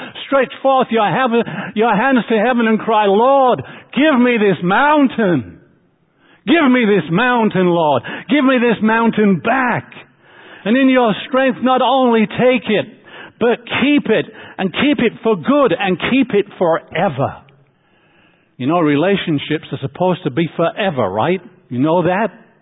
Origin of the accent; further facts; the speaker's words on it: England, United Kingdom; You know, I come from England, and you know, the English can have a stiff upper lip.